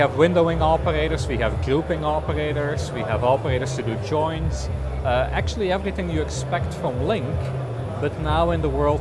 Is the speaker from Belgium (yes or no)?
yes; Belgium; I'm originally from Belgium here, so it's coming home over here.